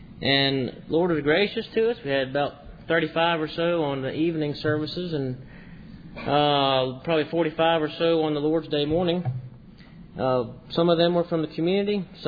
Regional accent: Burlington, North Carolina, United States; I'm from Burlington, North Carolina.

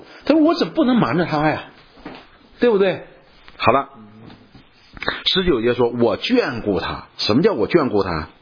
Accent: China; 我们中国人也有这个习惯

